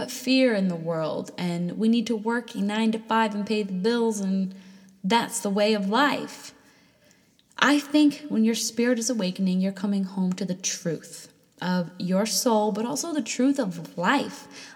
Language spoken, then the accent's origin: English; New Hampshire, United States; And I said, okay, well, I'm not from New Hampshire anymore, so I don't even know where to begin.